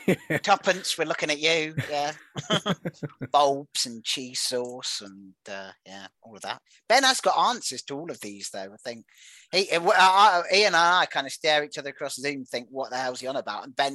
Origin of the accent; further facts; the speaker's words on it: Hereford, West Midlands, United Kingdom; I was born in Hereford in August 1986. Despite playing academies for Cheltenham, Birmingham and Aston Villa, it was with my hometown team that I started out.